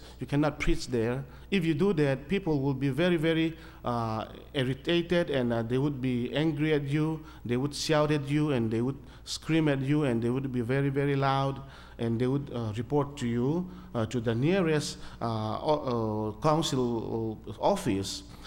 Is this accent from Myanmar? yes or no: yes; Myanmar; I come from Burma. It is called now Myanmar.